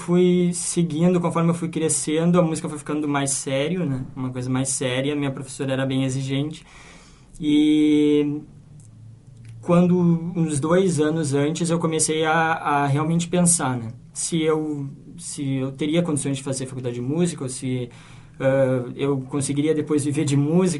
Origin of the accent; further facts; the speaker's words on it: São Leopoldo, Rio Grande do Sul, Brazil; De São Leopoldo, é, sou de São Leopoldo.